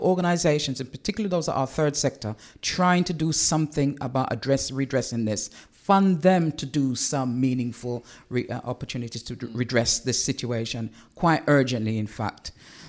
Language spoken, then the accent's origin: English; Jamaica; I was raised in Jamaica and I had really good positive experience.